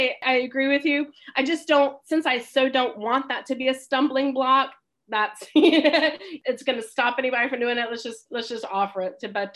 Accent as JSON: {"language": "English", "region": "Florida", "country": "United States", "tie": "born or raised there", "said": "if he wanted me to go back to Florida, go to my hometown and just concentrate on, my older mother for a season"}